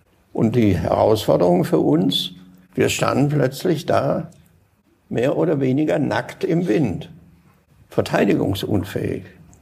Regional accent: Baden-Württemberg, Germany; Ich bin in Baden-Württemberg geboren und aufgewachsen im Südwesten. Seitdem ich mich erinnern kann, waren da amerikanische Soldaten.

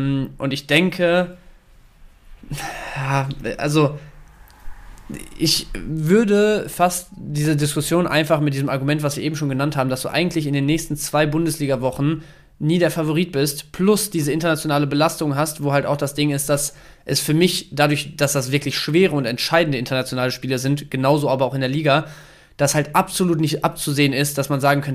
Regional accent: Dortmund, North Rhine-Westphalia, Germany; Als Dortmunder, wissen wir ja alle, tut ein bisschen weh

